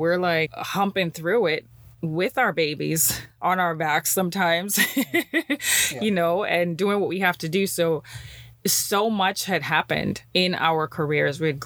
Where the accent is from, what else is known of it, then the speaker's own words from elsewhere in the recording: Jamaica; as a Jamaican woman, as a Black woman, and my beautiful baby girl